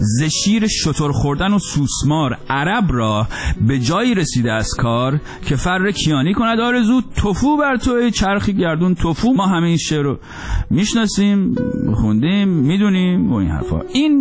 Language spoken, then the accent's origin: Persian; Iran; moved away; منم تا وقتی مهاجرت نکرده بودم و از ایران خارج نشده بودم،